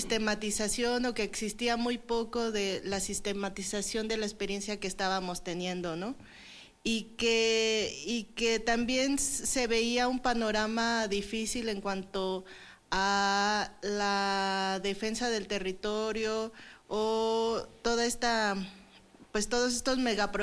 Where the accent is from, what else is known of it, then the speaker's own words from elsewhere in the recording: Oaxaca, Mexico; soy de Oaxaca, soy de la Mixteca Alta.